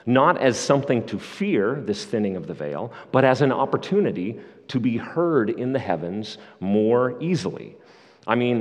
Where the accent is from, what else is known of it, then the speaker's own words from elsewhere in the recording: Canada; I'm Canadian. I am not an American citizen. I literally cannot vote